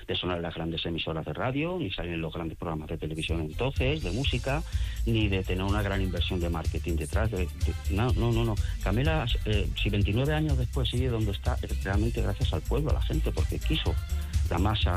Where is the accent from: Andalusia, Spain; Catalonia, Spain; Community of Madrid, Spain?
Community of Madrid, Spain; No, nosotros somos madrileños, de Peñaperro para arriba también hay arte, ¿no?